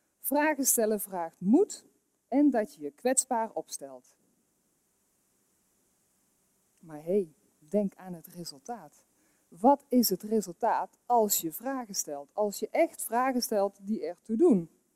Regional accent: Veghel, North Brabant, Netherlands; wat ik eigenlijk al mijn hele leven aan het doen ben sinds mijn jeugd hier in Veghel.

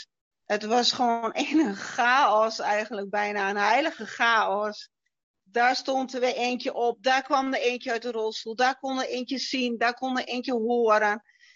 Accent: Overijssel, Netherlands; Ik kom uit Twente. Ik ben bijna 53 jaar. En ik ben getrouwd

